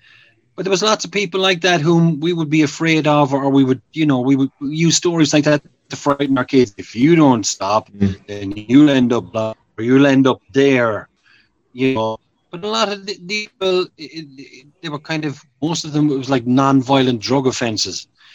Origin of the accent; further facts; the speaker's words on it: Ireland; growing up in Ireland in the 70s, I grew up in a one-parent family. It was just my mom, me and my three brothers.